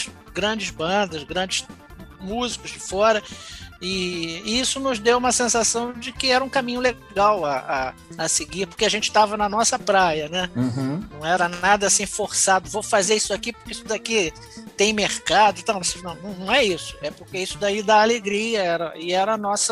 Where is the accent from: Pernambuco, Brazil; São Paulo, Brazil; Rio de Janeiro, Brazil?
Rio de Janeiro, Brazil; Sou do Grajaú.